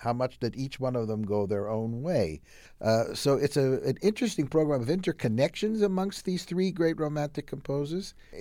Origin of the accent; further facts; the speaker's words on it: Chicago, Illinois, United States; accent: Chicago; There are now 18 different cities that I go to four times a year, including London, England, with my Chicago accent.